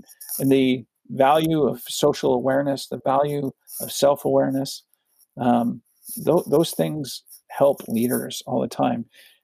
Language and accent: English; Powell River, British Columbia, Canada; I come from Powell River, BC, was born in 1969